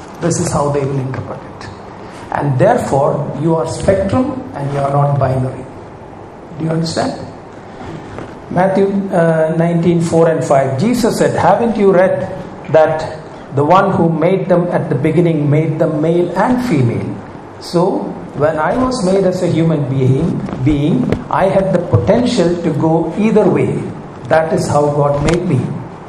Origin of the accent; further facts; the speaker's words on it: Uganda; born there; a culture where I was born in Uganda in Africa.